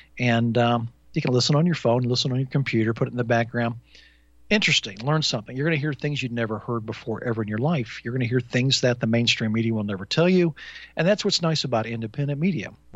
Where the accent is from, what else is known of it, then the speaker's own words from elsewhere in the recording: Indiana, United States; Back in Indiana, growing up in Indiana most of my life, we called this an Indian summer